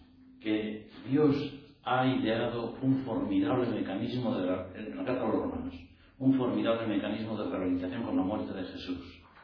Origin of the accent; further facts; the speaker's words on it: Villava, Navarre, Spain; Esa noche yo dormí en casa de mi madre, yo soy de Villava, y dormí allá.